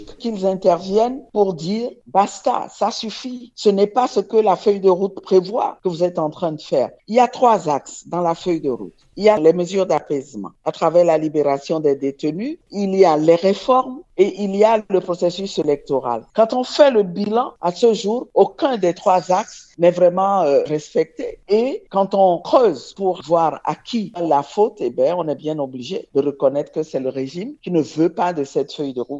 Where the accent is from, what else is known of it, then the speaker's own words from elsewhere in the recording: Togo; Alors nous prenons nos responsabilités en tant que Togolais parce que nous sommes les premiers concernés